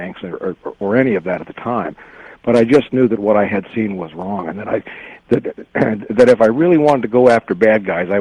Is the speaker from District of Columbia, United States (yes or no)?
yes; Washington, District of Columbia, United States; born there; also born or lived in Los Angeles; I was born in Washington, D.C., into that environment. Moved quite heavily until I was a junior in high school, where we came to Los Angeles.